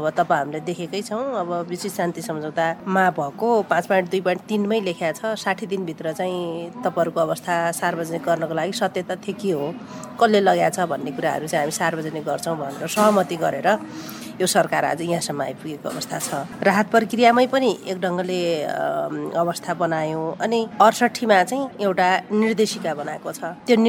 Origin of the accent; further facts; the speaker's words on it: Dang, Lumbini Province, Nepal; मेरो घर चाहिँ दाङ हो।